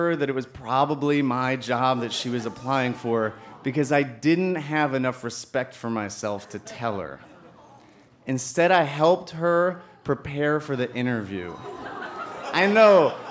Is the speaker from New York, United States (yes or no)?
yes; Long Island, New York, United States; I grew up on Long Island, and I would go to the comedy club behind the McDonald's across the street from the airport.